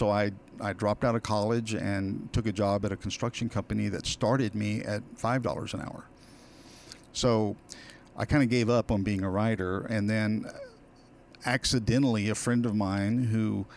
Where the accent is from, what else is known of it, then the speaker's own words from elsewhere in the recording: Victoria, British Columbia, Canada; I grew up in Victoria, so I have a lot of friends and family that live out of town